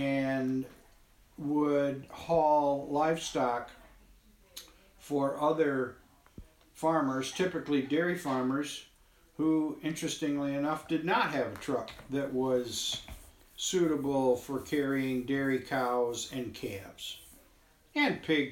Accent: Trumansburg, New York, United States; I was born on a farm near Trumansburg, New York. I was born in December of 1944. My father was a full-time farmer. My mother raised four children. I went to school in Trumansburg Central School.

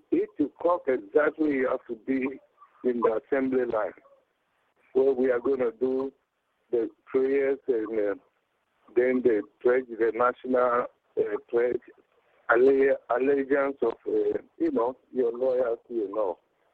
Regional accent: Ghana; Growing up in Ghana, first of all, most of our homes are compound.

